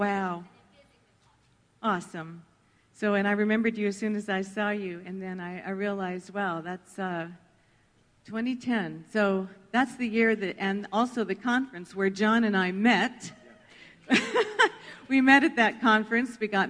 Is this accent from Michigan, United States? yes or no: no; Colorado, United States; We're from Colorado, so we don't y'all too much, but I'm learning.